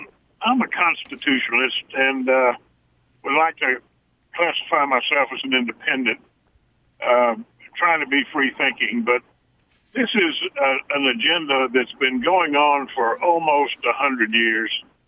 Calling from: Foley, Alabama, United States; Over in Baldwin County, the Foley area.

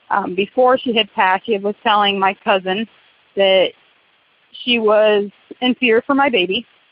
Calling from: Wapello, Iowa, United States; I'm calling from Wapello, Iowa.

